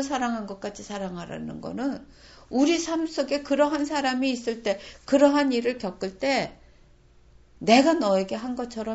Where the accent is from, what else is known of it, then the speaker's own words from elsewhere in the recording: South Korea; 제가 한국 사람으로서 또 가진 마음도 있잖아요.